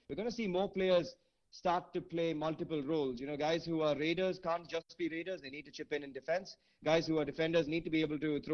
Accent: India; Honestly, I know I am an Indian and I love Indian kabaddi and stuff like that.

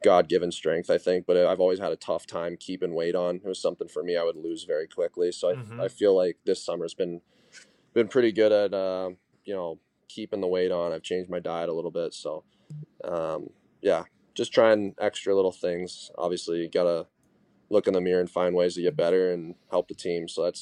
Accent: Arizona, United States; I never really played any of my youth hockey growing up in Arizona.

